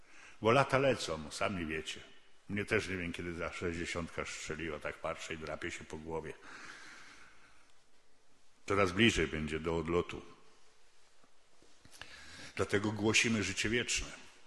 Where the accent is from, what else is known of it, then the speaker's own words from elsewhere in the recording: Lesser Poland, Poland; Ja pochodzę trochę z tego regionu, tylko jeszcze bardziej w stronę Czarnego Dunajca, tam za Nowym Targiem.